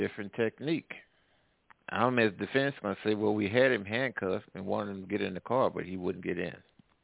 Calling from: Midwest, United States; Hey, I'm calling from the Midwest.

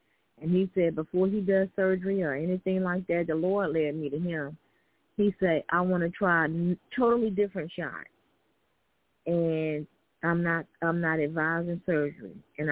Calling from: Alabama, United States; calling from Alabama.

